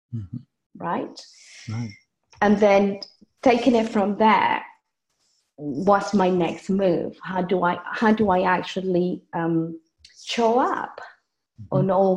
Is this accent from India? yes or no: no; Venezuela; English is a second language; now in United Kingdom; what's happening in Venezuela, for example, I'm from Venezuela